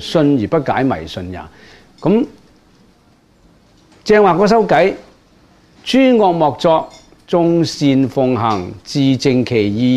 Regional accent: China; 我们中国人成句有时常有一句说话啦

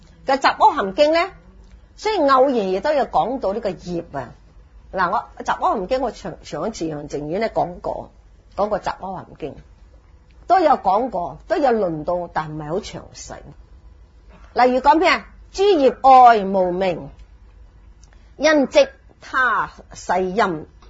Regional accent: China; 我哋中国人冇呢啲嘢嘅，我哋中国系摩罗系嘅

